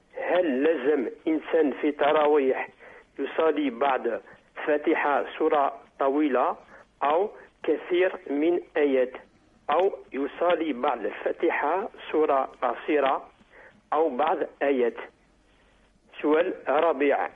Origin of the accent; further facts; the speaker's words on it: France; born there; Arabic is a second language; لأني لا أحسن جدا اللغة العربية لأني مولود في فرنسا.